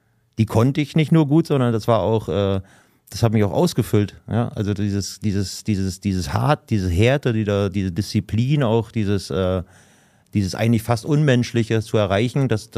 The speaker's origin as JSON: {"language": "German", "town": "Rostock", "region": "Mecklenburg-Vorpommern", "country": "Germany", "tie": "born there", "said": "ich bin in Rostock geboren."}